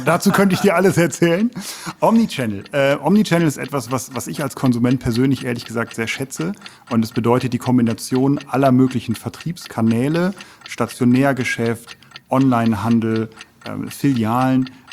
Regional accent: North Rhine-Westphalia, Germany; Für mich als Westfale, ja, nah am Rheinland

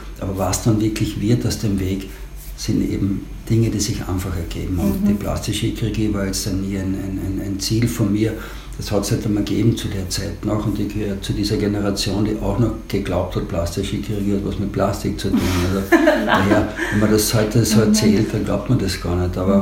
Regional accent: Carinthia, Austria; ich komme natürlich aus Kärnten, wir sind alle als Ferialpraktikanten aufgewachsen.

